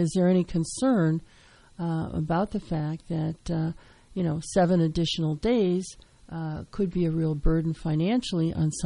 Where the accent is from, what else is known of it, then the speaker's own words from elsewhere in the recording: Wisconsin, United States; this since she's originally from Missouri and I'm originally from Wisconsin.